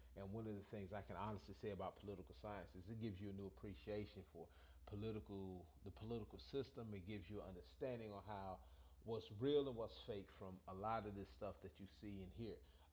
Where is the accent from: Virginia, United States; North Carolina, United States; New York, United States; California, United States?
North Carolina, United States; we was traveling from Wilmington, North Carolina. We was going back home across the bridge. I'm from Brunswick County.